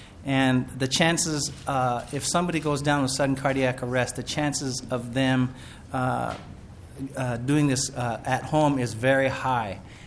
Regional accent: Woodbury, Minnesota, United States; I'm from Woodbury, a longtime resident there

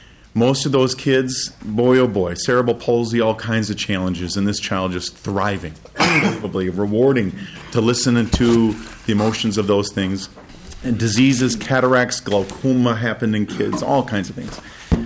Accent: Minnesota, United States; I grew up in Minnesota and am very proud of the training I received here.

